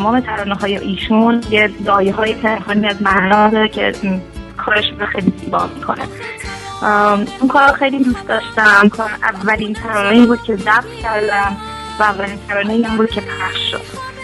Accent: Iran; تو ایران بزرگ شدم، بیشتر عمرم رو اونجا بودم، لحظه هامو اونجا با مردم اونجا، با اتفاقات اونجا، با شرایط خوب و بد اونجا گذروندم

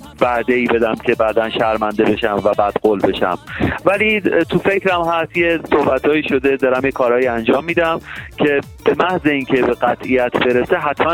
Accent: Iran; ما هممون ایرانی هستیم، حالا چه داخل کشور باشیم چه خارج از کشور باشیم، ایرانی هستیم و افتخار میکنیم که ایرانی هستیم.

